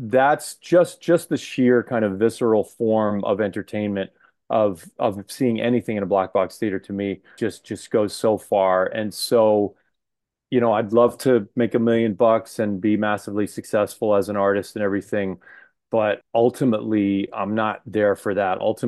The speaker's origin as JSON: {"language": "English", "region": "Hawaii", "country": "United States", "tie": "born or raised there", "said": "it's ironic because I grew up in Hawaii. You know, it's the most like outdoorsy place you could imagine."}